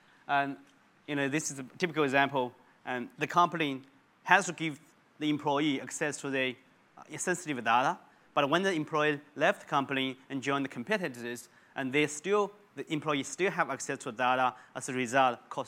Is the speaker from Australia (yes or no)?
yes; Australia; Yeah, the other one, I guess, as Australian, we probably will know this WEC leakage.